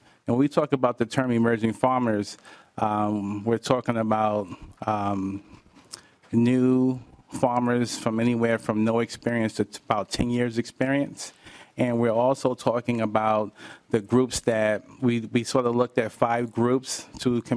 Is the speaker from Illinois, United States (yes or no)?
no; New York City, New York, United States; moved away as an adult; now in Minnesota, United States; I'm not from Minnesota originally. I grew up in Harlem, five blocks from the Apollo Theater.